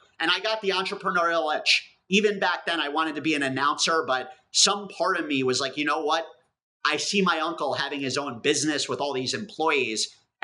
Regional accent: New Jersey, United States; So I'm here as a kid growing up in New Jersey, like diehard foodie. I grew up very close to New York City

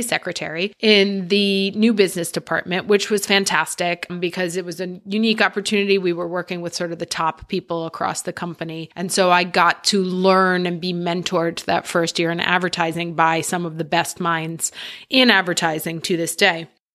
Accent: New York City, New York, United States; I grew up in New York City in the 80s, and my parents were rather unusual.

